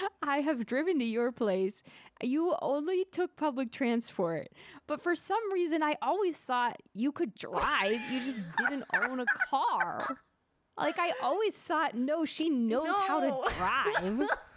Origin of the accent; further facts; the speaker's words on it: the South, United States; I come from a driving culture. I grew up in the American South, and you have to drive there.